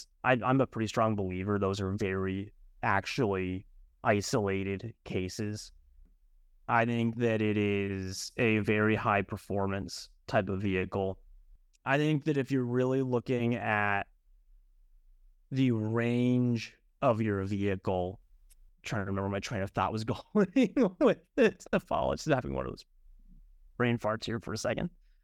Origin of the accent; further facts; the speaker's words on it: Colorado, United States; I grew up in Colorado.